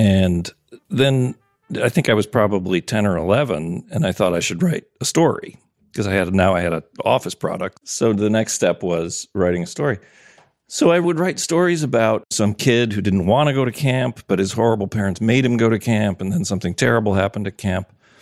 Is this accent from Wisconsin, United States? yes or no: yes; Wisconsin, United States; born there; I started at the University of Minnesota. I was born in Wisconsin.